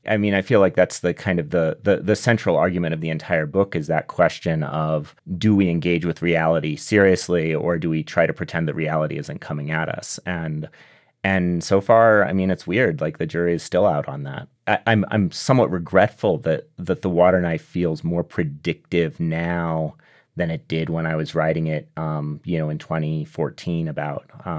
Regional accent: Southwest, United States; The reason why I wrote in the Colorado River and the Southwest is because I grew up in the Southwest.

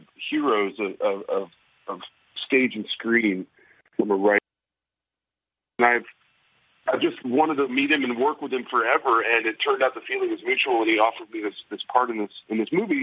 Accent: St. Louis, Missouri, United States; Now, I'm not from Illinois. I'm from St. Louis, but there's a friendly rivalry, yada, yada.

